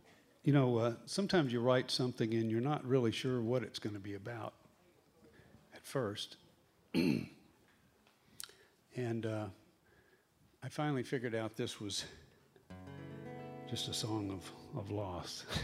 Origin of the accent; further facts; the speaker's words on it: Louisville, Kentucky, United States; an alternative weekly up in my hometown of Louisville